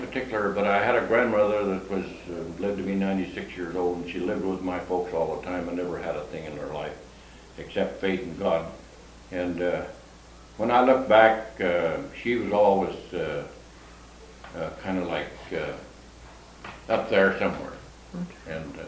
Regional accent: Idaho, United States; Well, I was born in Idaho and raised on a farm in Idaho, and one of the youngest of a large family

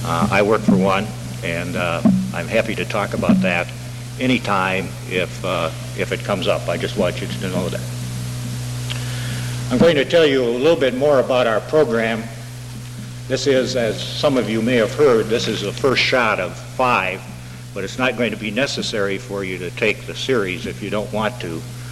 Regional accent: Minneapolis, Minnesota, United States; But I just want to tell you that I'm from Minneapolis, that I was once a professional English teacher and an amateur political activist.

